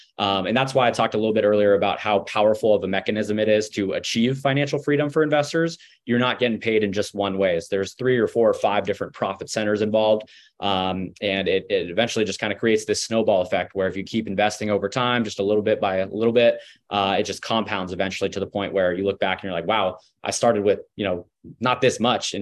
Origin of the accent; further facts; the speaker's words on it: California, United States; now in San Diego, United States; I'm from the Bay Area, Northern California, made my way down to San Diego about 7-8 years ago.